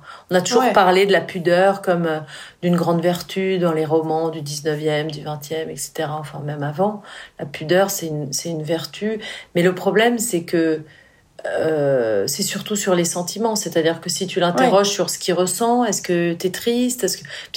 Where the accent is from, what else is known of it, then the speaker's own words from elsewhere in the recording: Pays de la Loire, France; Parce que j'ai été élevée à la campagne quand j'étais petite, dans la Sarthe, numéro 72, sur la carte de France.